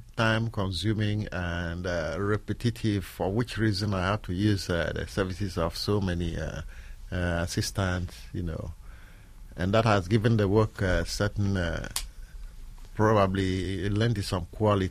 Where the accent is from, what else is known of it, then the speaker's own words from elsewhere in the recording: Ghana; English is a second language; a majority of people in my hometown did weave at the time I was growing up, but I wasn't actually replicating Kente cloth, which is an iconic fabric, in Ghana.